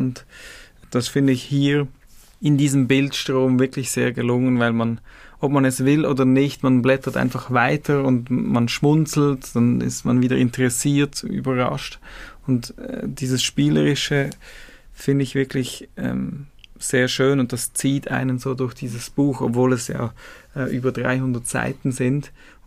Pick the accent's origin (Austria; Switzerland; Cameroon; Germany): Switzerland; Fribourg; ich komme ursprünglich aus Fribourg und ich weiß noch als Kind, dass das wirklich so ein zugängliches Kunstwerk war